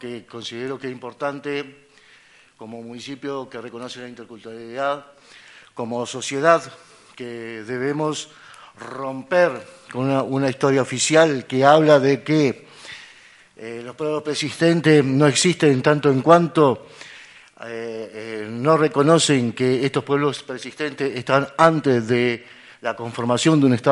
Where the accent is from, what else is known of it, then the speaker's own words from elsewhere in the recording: Argentina; como argentino y como una sociedad que hemos aceptado y hemos tomado gran parte de nuestro ser de pueblos que han venido de otros orígenes, como europeos en la gran mayoría